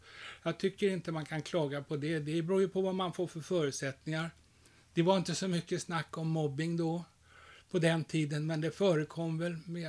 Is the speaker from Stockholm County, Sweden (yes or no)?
yes; Stockholm, Stockholm County, Sweden; Jag växte upp i Enskede, i närheten av Sofielundsplan.